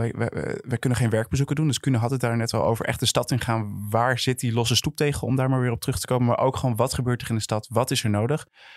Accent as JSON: {"language": "Dutch", "town": "Amsterdam", "region": "North Holland", "country": "Netherlands", "said": "Als Amsterdammer, als inwoner van de stad, die gelooft in het democratische proces"}